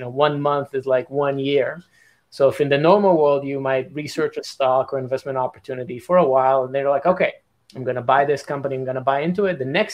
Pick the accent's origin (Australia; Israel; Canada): Israel; now in United States; May 28, 2011, and it was exactly a month before I moved to the United States. So I'm originally from Israel.